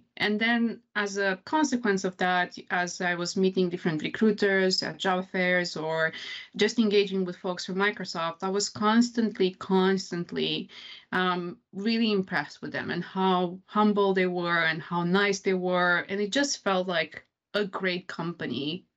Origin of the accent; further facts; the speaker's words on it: Romania; now in London, United Kingdom; So I'm originally from Romania. That's the name with too many vowels for most people to pronounce. And I've been in the UK now for about 4 years in terms of living here. And I'm currently based in London.